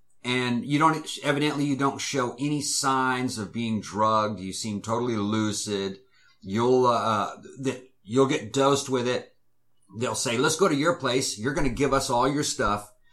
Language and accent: English; São Paulo, Brazil; I grew up in São Paulo, Brazil.